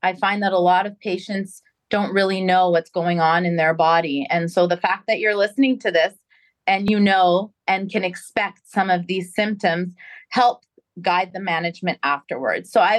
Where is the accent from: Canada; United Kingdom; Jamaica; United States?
Canada; Montreal, Quebec; I trained at McGill University. I'm born and raised in Montreal, Canada. And I did my general surgery training there. And after finishing training, I came to Cleveland Clinic, Florida here to learn colorectal surgery, where I stayed for 2 years.